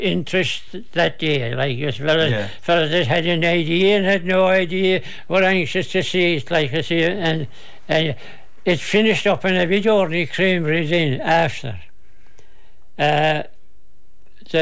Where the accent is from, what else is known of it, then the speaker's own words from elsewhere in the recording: Ardfert, County Kerry, Ireland; I'm from Tubrid, Ardfert.